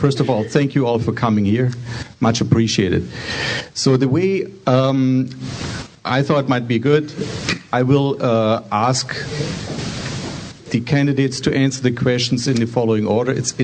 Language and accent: English; Germany; accent: German; If I mispronounce the name, it's my German accent, I'm sorry.